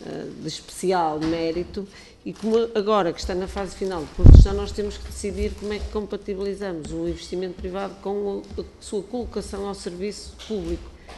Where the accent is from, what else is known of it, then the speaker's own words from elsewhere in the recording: Porto, Portugal; eu sou do distrito do Porto